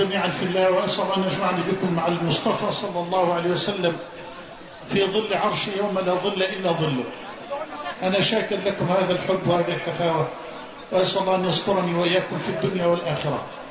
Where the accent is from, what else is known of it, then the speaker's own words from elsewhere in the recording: Egypt; فأنت مسلم وأنا مسلم، وأنت مصري وأنا مصري